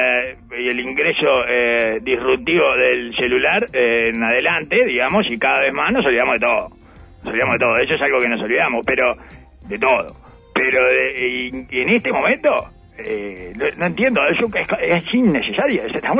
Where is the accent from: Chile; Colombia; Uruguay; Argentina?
Uruguay; siendo uruguayo, ¿no?